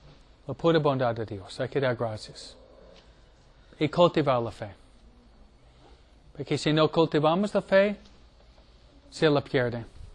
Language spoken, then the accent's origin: Spanish; Detroit, Michigan, United States; born there; Yo nací en Detroit, la ciudad de los autos.